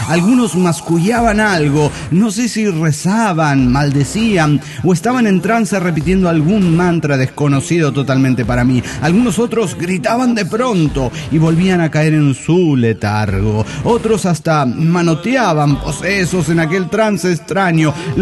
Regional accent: Mexico City, Mexico; del DF Mexicano.

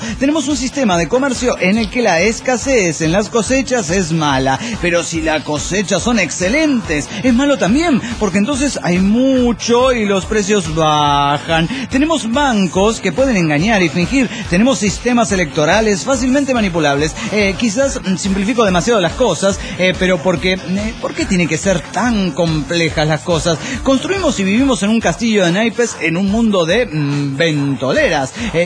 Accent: Argentina; soy de Argentina.

